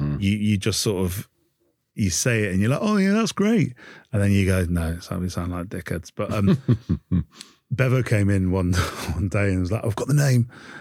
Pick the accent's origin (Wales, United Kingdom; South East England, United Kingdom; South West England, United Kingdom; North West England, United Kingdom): North West England, United Kingdom; Manchester; It came from being a Mancunian and using the overly using the word ace.